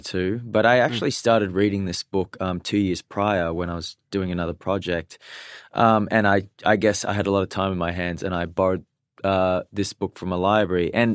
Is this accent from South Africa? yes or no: no; Australia; accent: Australian; I just basically tried to diminish my Australian accent.